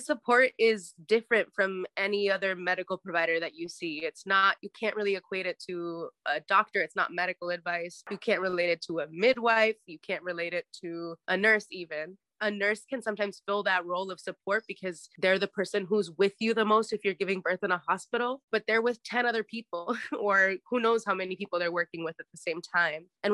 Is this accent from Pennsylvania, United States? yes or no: yes; Bethlehem, Pennsylvania, United States; now in Philadelphia, United States; I grew up in Bethlehem, Pennsylvania, which is like 1.5 hours away from Philly.